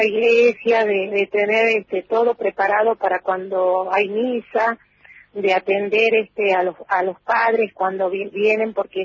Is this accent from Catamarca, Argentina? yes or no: yes; Catamarca, Argentina; yo me siento catamarqueña. Sí, me siento catamarqueña porque mi niñez, mi juventud, mi adolescencia, todo. Y ahora me adulté, estoy acá, en mi pueblo.